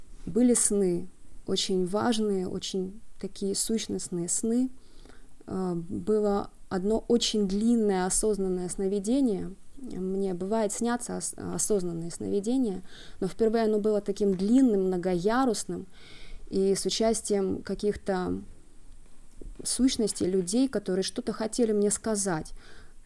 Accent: Petrozavodsk, Republic of Karelia, Russia; now in Israel; Я из Петрозаводска, но сейчас я живу в Израиле, так что можно сказать, что я приехала из Израиля.

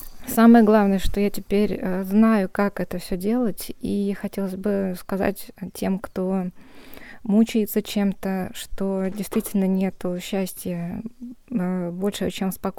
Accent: Moscow, Russia; я из Москвы.

